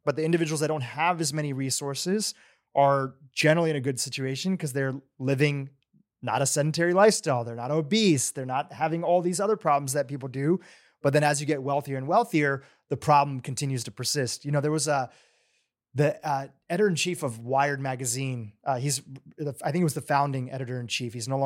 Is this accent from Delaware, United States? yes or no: yes; Delaware, United States; I grew up in Delaware, right nearby Lancaster, where there's a huge Amish population.